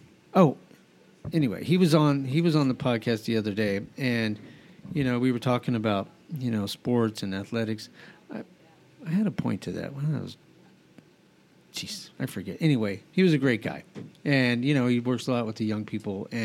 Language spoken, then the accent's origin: English; Albuquerque, New Mexico, United States; Well, and I grew up in Albuquerque. Okay. So, you know, we didn't have a team.